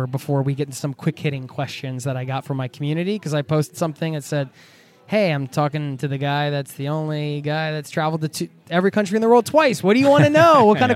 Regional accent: United States; as an American, and we're very chatty.

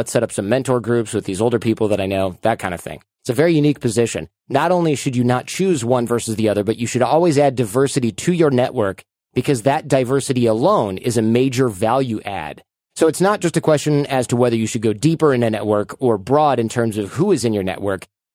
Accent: Michigan, United States; moved away as an adult; also born or lived in New York City / Los Angeles / San Francisco; When I grew up in Michigan, I was like, there's more for me out there. What am I going to do? I got a job in New York City. Then I moved to Los Angeles. Then I moved to San Francisco.

